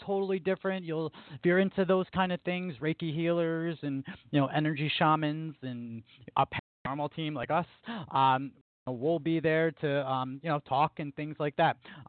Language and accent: English; Albany, New York, United States; But, you know, we're from Albany, we're from New York.